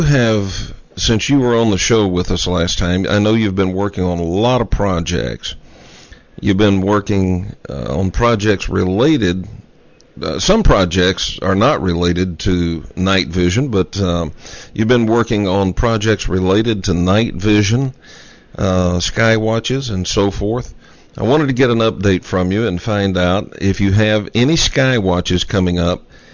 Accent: Texas, United States; I was raised in Texas, and I don't remember there being a Puerto Rico, Texas.

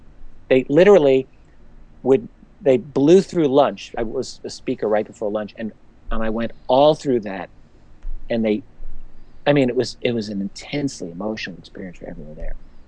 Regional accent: New York City, New York, United States; But I'm from New York City. My father worked at the World Trade Center.

